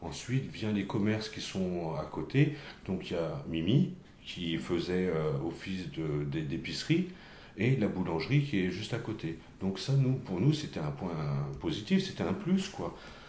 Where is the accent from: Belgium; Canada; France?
France; Château-Thierry, Hauts-de-France; Moi, je suis de Château-Thierry, donc de 15 km d'ici.